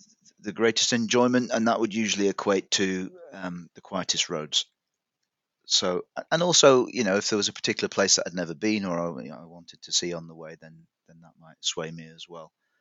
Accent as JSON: {"language": "English", "region": "Yorkshire and the Humber", "country": "United Kingdom", "said": "I say this as a Yorkshireman"}